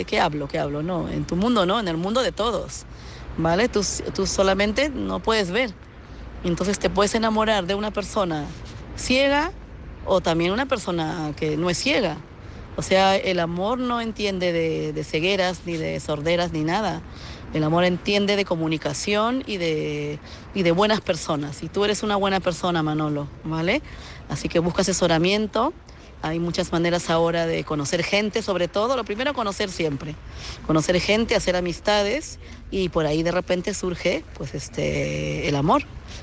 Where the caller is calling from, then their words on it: Madrid, Community of Madrid, Spain; de Madrid.